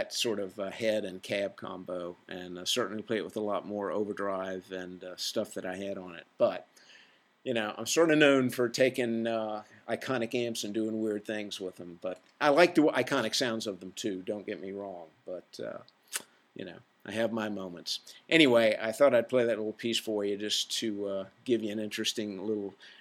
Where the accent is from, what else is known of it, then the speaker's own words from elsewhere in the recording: the South, United States; and I'm from the South, so I can talk about it, okay?